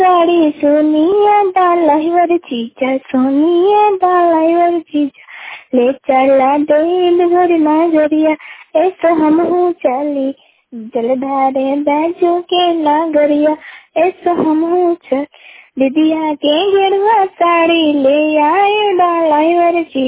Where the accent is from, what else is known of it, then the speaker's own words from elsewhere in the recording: Lalanpur, Bihar, India; मैं लालनपुर की रहने वाली हूँ, जिला नालंदा है।